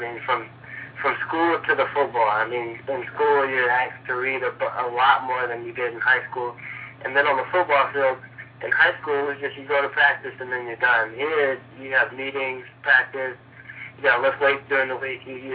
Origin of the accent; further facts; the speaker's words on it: California, United States; And part of that was probably because this is home for me. I'm from the Bay Area.